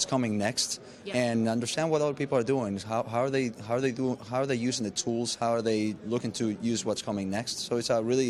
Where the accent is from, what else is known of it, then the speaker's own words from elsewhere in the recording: Ecuador; now in Florida, United States; I'm originally from Ecuador, but I live in Florida